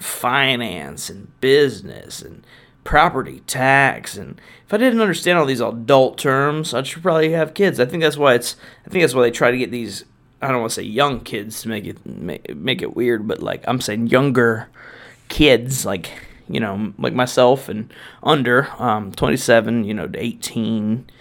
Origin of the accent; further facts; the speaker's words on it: the South, United States; And second of all, I'm from the South, motherfucker.